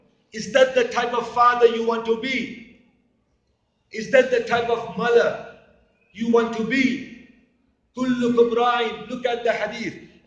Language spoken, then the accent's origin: English; South Africa; I come from South Africa.